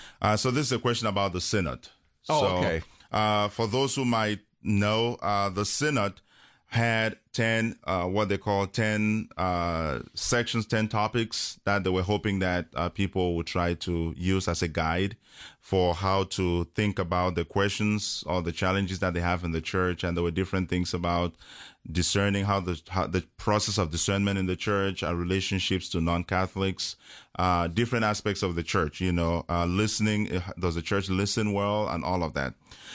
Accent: Cameroon; English is a second language; I was born and raised in Cameroon in Central Africa

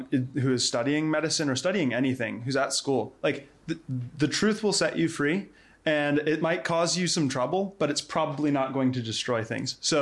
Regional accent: Tennessee, United States; born there; also born or lived in Wyoming, United States / Michigan, United States / Wisconsin, United States / Georgia, United States; So I grew up all over the United States. I was born in Tennessee, moved to Wyoming, Michigan, Wisconsin, and then Georgia.

